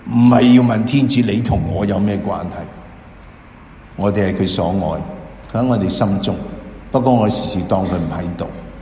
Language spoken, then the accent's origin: Chinese; China; 为我们中国人听起上来是很有趣的